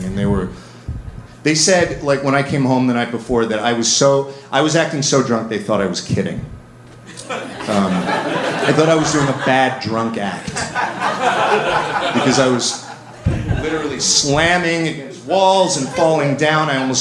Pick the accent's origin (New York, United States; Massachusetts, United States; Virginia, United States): New York, United States; sense of ennui growing up in Westchester County and, you know, and you know, and then getting sent away to a boarding school in Connecticut